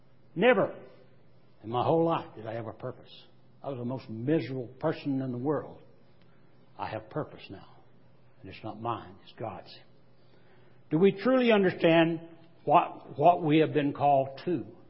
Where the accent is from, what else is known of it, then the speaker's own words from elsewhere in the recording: Texas, United States; also born or lived in North Carolina; Remember, I'm from Texas, so sometimes the words don't come out as they should. Actually, before that, I was from North Carolina. Words never came out before. I learned to talk in Texas.